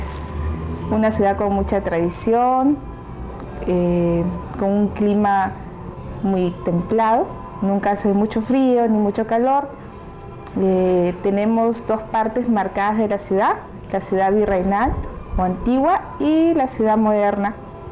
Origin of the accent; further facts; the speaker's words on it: Lima, Peru; yo soy de Lima, Perú. Dime si una ciudad que se encuentra en América del Sur, una ciudad que está en las costas del Pacífico